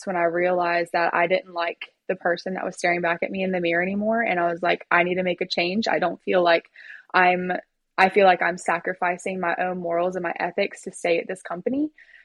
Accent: Saluda, North Carolina, United States; So I actually grew up in a tiny little mountain town called Saluda, North Carolina. It's just south of Asheville.

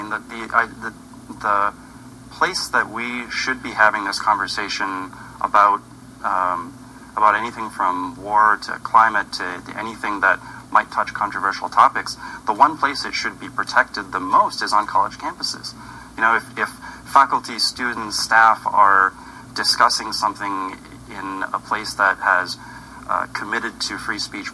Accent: United States; born there; I was born in the United States.

